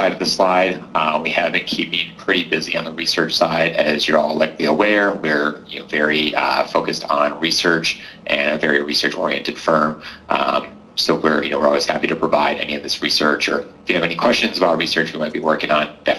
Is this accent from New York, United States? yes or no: no; Racine, Wisconsin, United States; but I'm actually from Wisconsin, just down the road in Racine.